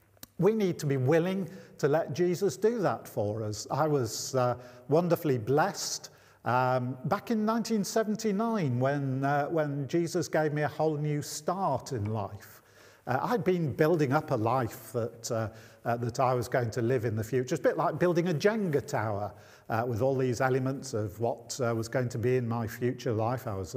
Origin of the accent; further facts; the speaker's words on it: Manchester, North West England, United Kingdom; I'm a Mancunian and proud of it. And I never wanted to move out of the northwest of England. And here I was in that most dreaded of locations, the south. And I've spent the last 40 years hankering to be back in the northwest.